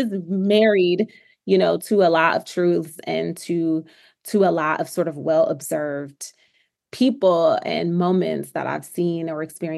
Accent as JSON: {"language": "English", "town": "Detroit", "region": "Michigan", "country": "United States", "tie": "born or raised there", "said": "coming from all of Detroit, you know, we talked about me growing up in Calumet Townhomes, which was a Section 8 housing community."}